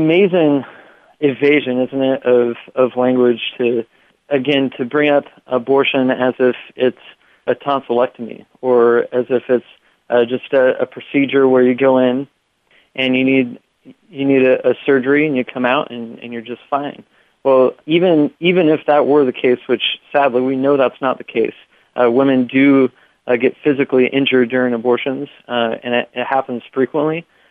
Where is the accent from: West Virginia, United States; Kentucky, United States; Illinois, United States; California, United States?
California, United States; I'm actually a native of California, and I used to work down at Concordia, down in Irvine.